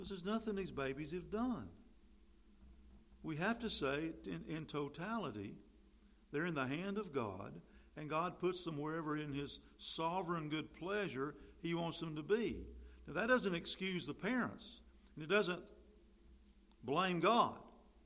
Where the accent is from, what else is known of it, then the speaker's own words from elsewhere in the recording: North Carolina, United States; born there; It happened for me that I was born in North Carolina into a family that cared about me, and I had relatives and a family all around.